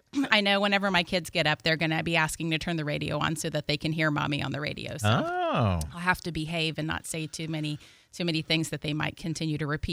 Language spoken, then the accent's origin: English; Cincinnati, Ohio, United States; Oh, well, I will tell you, I'm from Cincinnati originally, so